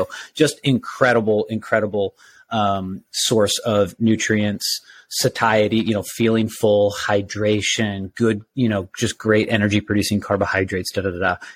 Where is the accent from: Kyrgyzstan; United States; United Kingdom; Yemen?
United States; Illinois; He and I grew up in Illinois picking blueberries.